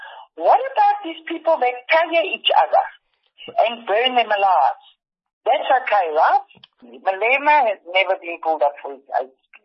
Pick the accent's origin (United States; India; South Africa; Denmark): South Africa; I was born and bred in South Africa.